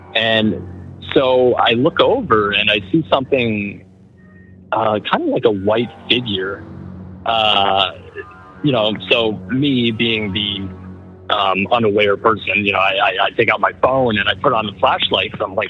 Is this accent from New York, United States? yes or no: yes; New York, United States; I'm from upstate New York.